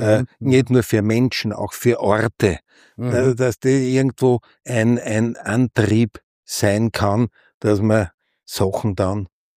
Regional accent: Vienna, Austria; im 20. Bezirk, wo ich aufgewachsen bin

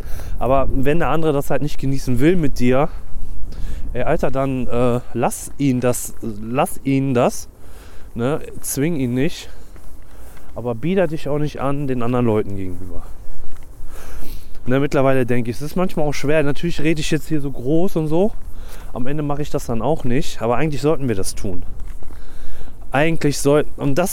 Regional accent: Gruiten, North Rhine-Westphalia, Germany; now in Wuppertal, Germany; wir wohnen ja in Wuppertal und ich komme ja eigentlich aus dem Dorf, ne, aus Grüten genauer. Und ich möchte gerne wieder aufs Ländliche

